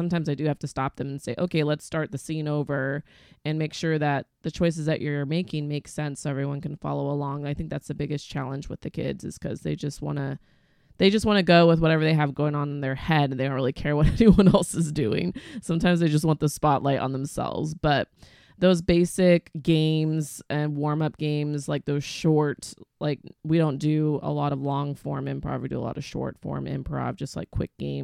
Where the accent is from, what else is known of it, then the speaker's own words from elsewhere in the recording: Eugene, Oregon, United States; No, I'm from Eugene. I lived in Los Angeles for 6 years.